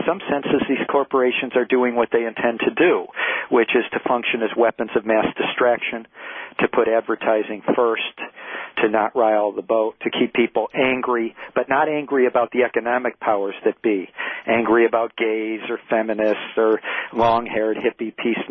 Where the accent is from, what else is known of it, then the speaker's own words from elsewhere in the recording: Detroit, Michigan, United States; I remember when I was growing up in Detroit in the schools